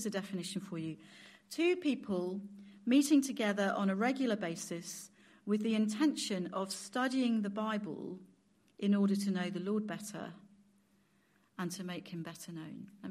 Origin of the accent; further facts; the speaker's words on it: United Kingdom; I'm a Brit, remember?